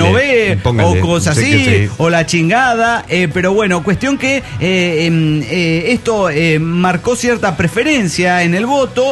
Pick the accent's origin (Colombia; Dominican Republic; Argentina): Colombia; Cali, Valle del Cauca; born or raised there